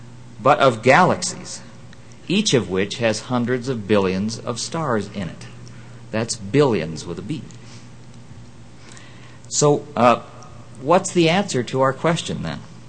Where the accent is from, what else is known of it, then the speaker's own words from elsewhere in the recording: Canada; Actually, I'm from Canada, but you know what I mean.